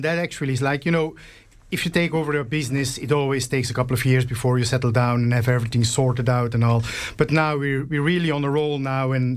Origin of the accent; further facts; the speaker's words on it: Belgium; now in Ireland; we are originally from Belgium. And we moved to Ireland about 9 years ago